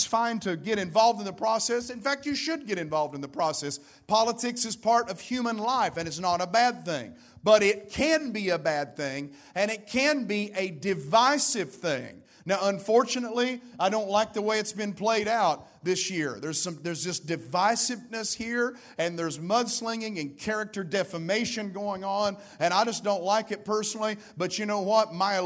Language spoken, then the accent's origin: English; United States; We are American citizens here.